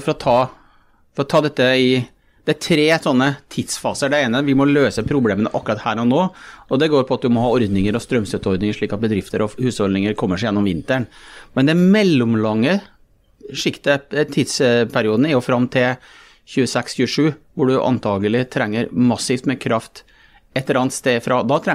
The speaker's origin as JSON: {"language": "Norwegian", "town": "Malm", "region": "Trøndelag", "country": "Norway", "tie": "born or raised there", "said": "jeg vokste opp i Malm, hvor vi hadde et tilfluktsrom som ble brukt til kulturskole."}